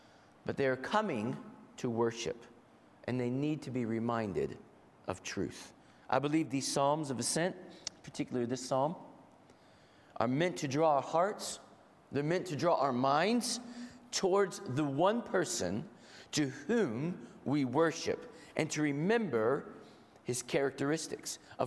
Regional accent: United States; Over the years, I've had the opportunity growing up in America to drive through, in, and around various mountains in the East Coast of America.

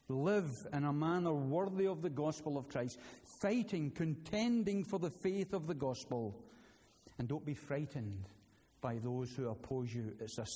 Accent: Scotland, United Kingdom; I must confess, as a Scotsman watching all of this.

